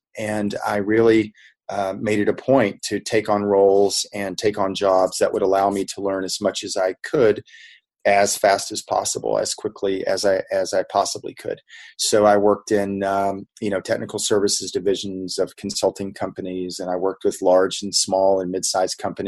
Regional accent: West Virginia, United States; I was born and raised in West Virginia. My dad was a coal miner. So I am from, Appalachia.

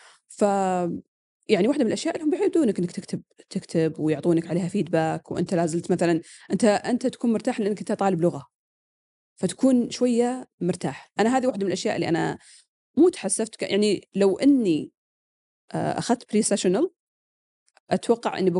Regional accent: Saudi Arabia; برامج إحنا عندنا في السعودية أو في أمريكا عندك مواد

